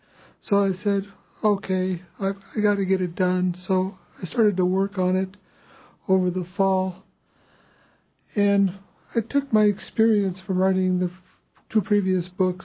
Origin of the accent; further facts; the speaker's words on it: Ketchikan, Alaska, United States; I first started coming to Juno when I was 14 from Ketchikan, 1970s